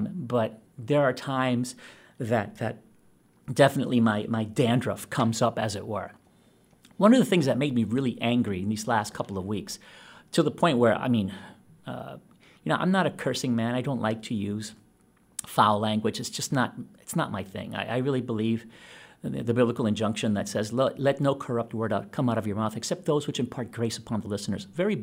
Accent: Brooklyn, New York, United States; I come from the ghettos. I was raised in Ocean Hill, Brownsville, in Brooklyn. Most of my childhood years were spent in Ocean Hill, Brownsville. It is not a very nice part of New York.

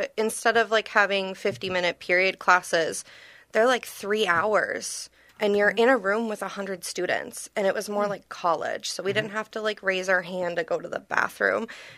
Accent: Eagan, Minnesota, United States; So I'm actually from Eagan, Minnesota.

